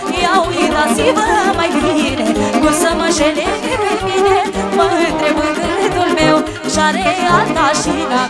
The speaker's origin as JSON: {"language": "Romanian", "region": "Oltenia", "country": "Romania", "said": "acum, încă una ca la Craiova, ca aici în zonă și ca la noi, la Olteni în general."}